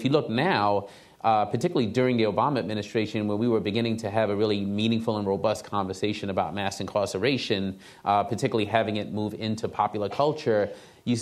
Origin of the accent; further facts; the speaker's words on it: Brooklyn, New York, United States; than any community I grew up in as a young person of color growing up in Brooklyn, New York.